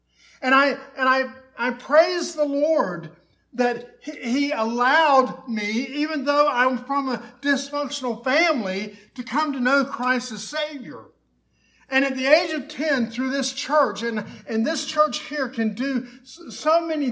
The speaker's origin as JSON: {"language": "English", "town": "Tampa", "region": "Florida", "country": "United States", "tie": "born or raised there", "said": "I was raised in the Tampa area only because my dad was looking for a job, and he went down to Florida and got a job from Alabama."}